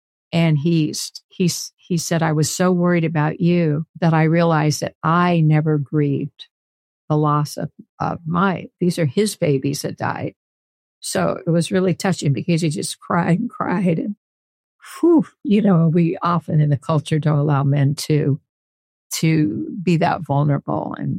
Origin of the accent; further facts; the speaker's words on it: Hollister, California, United States; And they're buried right now in my hometown of Hollister, California.